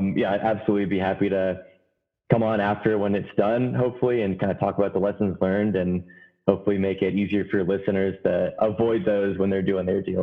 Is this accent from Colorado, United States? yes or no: no; Lexington, Kentucky, United States; And then I'm from Lexington, Kentucky.